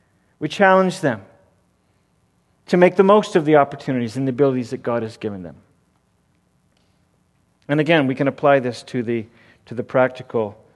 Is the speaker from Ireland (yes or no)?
no; Canada; I was raised in Canada, remember